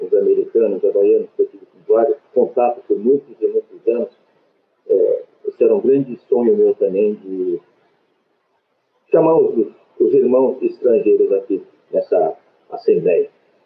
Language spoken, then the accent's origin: Portuguese; Brazil; como nós somos, nós brasileiros somos.